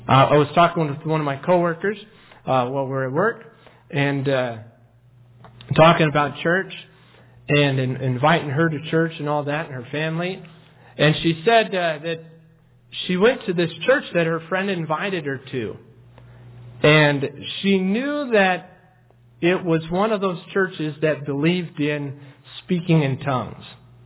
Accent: United States; born there; Now, I don't know about you, but I was born in America. And I speak American. I don't speak English because I'm not from England. I speak American.

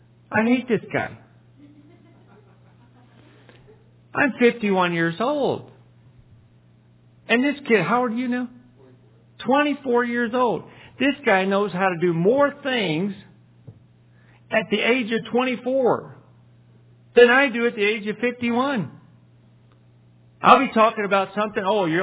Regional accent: Texas, United States; I'm dumb. I'm from Texas.

